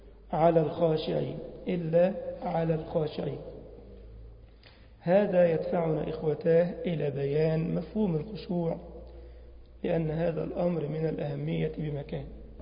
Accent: Egypt; لأن كلمة فرخة عند الجزائريين يعني ليها معنى آخر، إنما احنا عندنا في مصر ال

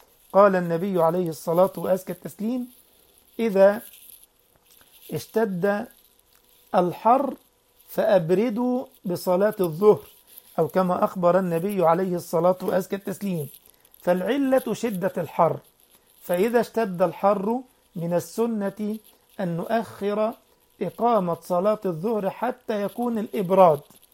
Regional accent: Egypt; كان عندي أسبوع دعوي في بلدنا مصر

